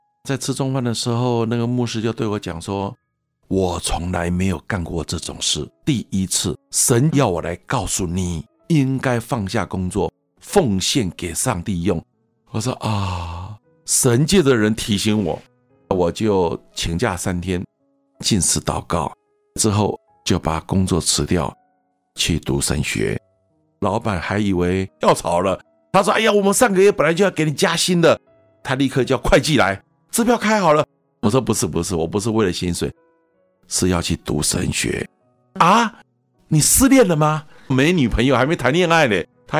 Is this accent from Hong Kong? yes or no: no; Taiwan; born there; 在上海长大，到台湾做生意，后来在台湾认识我妈妈，我妈妈是台湾人，所以后来我就生在台湾。母亲是传统的宗教信仰